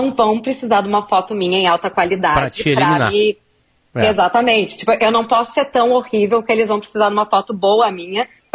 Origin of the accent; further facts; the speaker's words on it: Porto Alegre, Rio Grande do Sul, Brazil; Eu sou de Porto Alegre mesmo, aham.